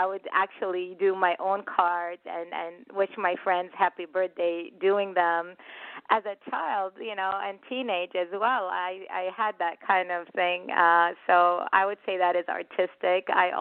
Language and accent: English; Oman; also born or lived in Amman, Jordan; So I am originally, I was born in Amman, Jordan, in the Middle East, and through my childhood, I lived in different countries as an adult as well. So I lived in Oman by Dubai, Sultanate of Oman, for 14 years as I was growing up